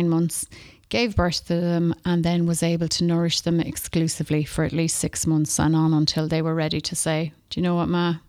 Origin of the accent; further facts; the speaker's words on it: Australia; born there; I was born in Australia. My mum is an Aussie and my dad is from Wexford. So when I was born in 1967 in Australia